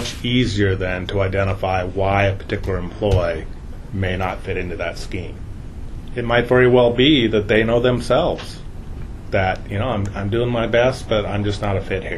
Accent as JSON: {"language": "English", "town": "Eugene", "region": "Oregon", "country": "United States", "tie": "born or raised there", "said": "I grew up in Eugene"}